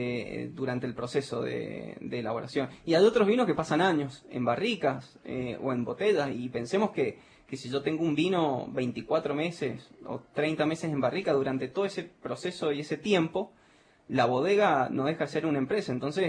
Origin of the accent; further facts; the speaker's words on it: Mendoza, Argentina; porque somos mendocinos